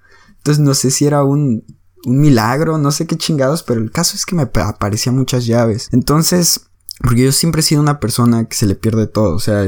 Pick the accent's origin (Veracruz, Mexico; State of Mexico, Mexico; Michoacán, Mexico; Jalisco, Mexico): Michoacán, Mexico; San José de Gracia; San José de Gracia, Michoacán, porque es un lugar donde yo nací y crecí